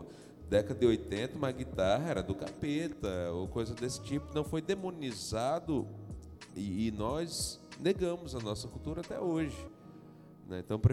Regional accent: Brazil; nós sabemos muito bem que nós, como bons brasileiros, gostamos de importar

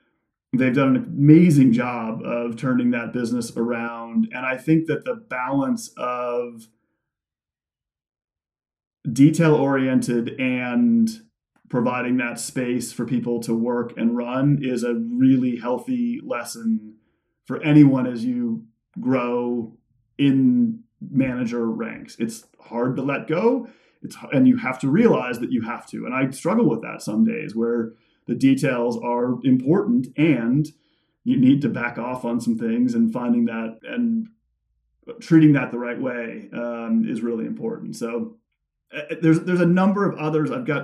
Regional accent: West Coast, United States; But I grew up on the West Coast, and I'm kind of partial.

